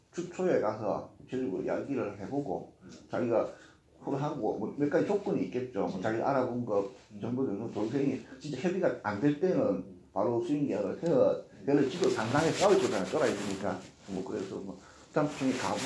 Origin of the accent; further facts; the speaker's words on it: Masan, South Gyeongsang, South Korea; 경상도 출신이죠. 마산역.